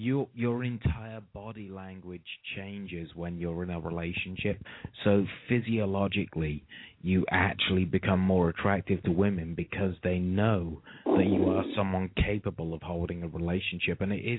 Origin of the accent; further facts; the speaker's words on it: United Kingdom; No, I'm actually from Britain.